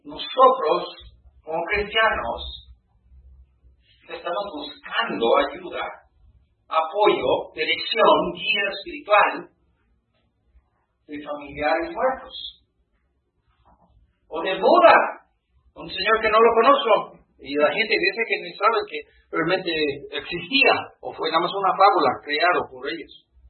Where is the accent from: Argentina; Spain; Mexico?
Mexico; estas son nuestras tradiciones como mexicanos.